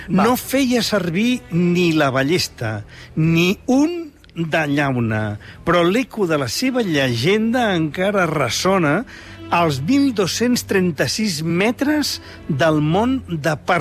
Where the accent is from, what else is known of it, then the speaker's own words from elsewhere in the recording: Santpedor, Catalonia, Spain; Clar, quin és? Som de Santpedor.